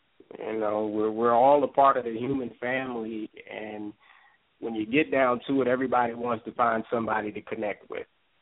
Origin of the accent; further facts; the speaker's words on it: Norfolk, Virginia, United States; I'm originally from there. I can't speak for her, but yeah, it's the hometown, the Hampton Roads area.